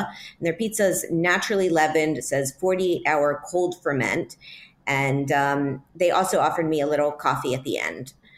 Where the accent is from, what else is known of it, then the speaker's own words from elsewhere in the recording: Miami, Florida, United States; I am from Miami. Yeah, it's my hometown, which is why I usually go down to South Beach Food and Wine Festival